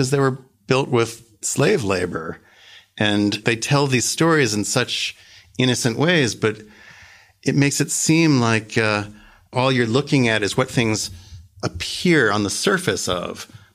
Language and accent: English; United States; I come from America and I'm Jewish, and I know a lot of my American friends and my Jewish friends don't understand